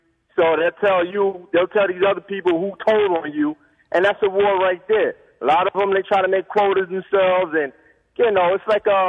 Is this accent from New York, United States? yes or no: yes; South Jamaica, New York, United States; I'm from South Jamaica, you know, I'm from the whole environment everywhere